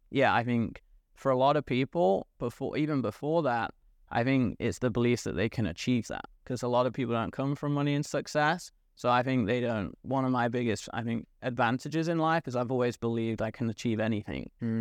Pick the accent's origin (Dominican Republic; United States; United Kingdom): United Kingdom; England; moved away; I came from England and I feel I almost live like what I dream is a perfect day right now.